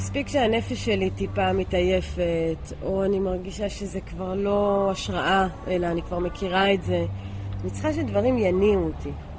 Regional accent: Tel Aviv, Tel Aviv District, Israel; born there; נולדתי בשפירה.

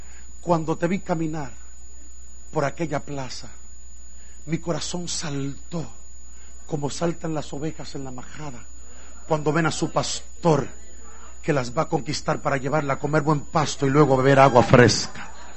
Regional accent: Dominican Republic; Pero eso no pasa aquí, eso pasa en mi país, de donde yo vengo. Ustedes que me están mirando, eso no es con ustedes, eso es con los dominicanos, ¿ok?

